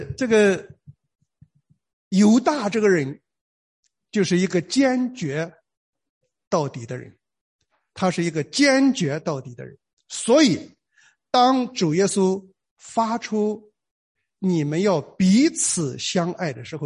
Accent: Shandong, China; 可是我们山东人有一句话叫老太太跳井

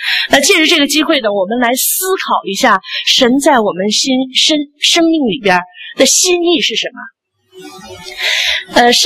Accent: China; 我们都是从很多都是从大陆来的弟兄姊妹，我自己也是无神论背景。

